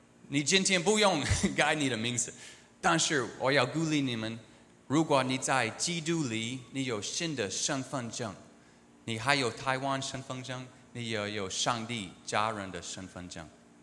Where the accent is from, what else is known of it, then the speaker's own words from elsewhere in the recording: United States; Chinese is a second language; 我从美国来，我有六个孩子，给他们有一些介绍，但是我要他们知道我是基督徒